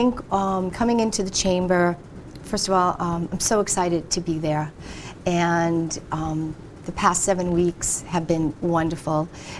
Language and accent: English; Boston, Massachusetts, United States; So basically, my whole life was spent growing up on Long Wharf down in Boston